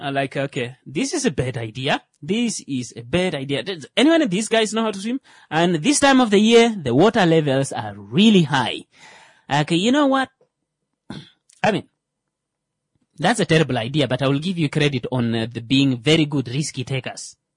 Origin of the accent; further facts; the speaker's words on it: Kavango, Namibia; At like this time of the year, I'm from Kavango.